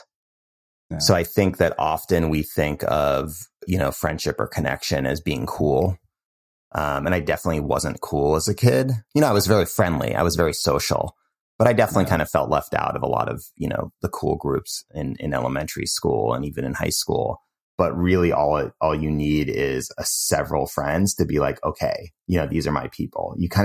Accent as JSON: {"language": "English", "town": "Cambridge", "region": "Massachusetts", "country": "United States", "tie": "born or raised there", "said": "I grew up in Cambridge, which is outside of Boston."}